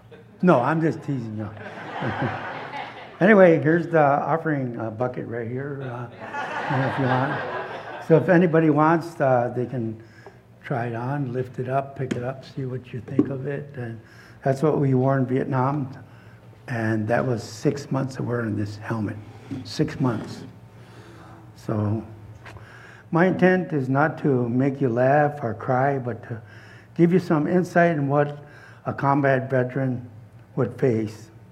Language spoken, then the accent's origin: English; Wisconsin, United States; I grew up on the Oneida Reservation. I was the ninth child of 13. I am 76 years old.